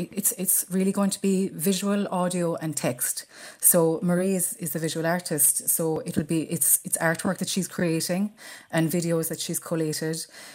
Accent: Charleville, Munster, Ireland; because I'm actually from Charleville and had never heard the story before.

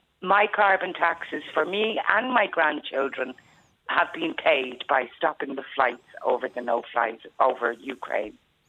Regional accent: Ireland; as I said to your researcher, I actually, if I could possibly resign from being Irish, I would.

